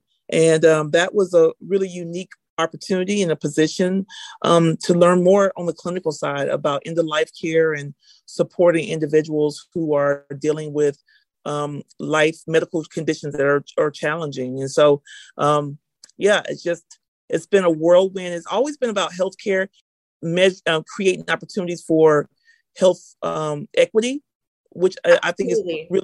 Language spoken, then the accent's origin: English; Oviedo, Florida, United States; So I'm from a little town in Florida called Oviedo. It's a kind of a, you know, it's a little country town outside of Orlando, Florida.